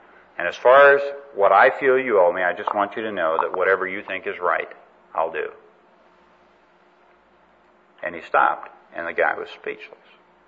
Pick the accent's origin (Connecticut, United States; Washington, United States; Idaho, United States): Washington, United States; Spokane; I was a little kid growing up in Spokane, Washington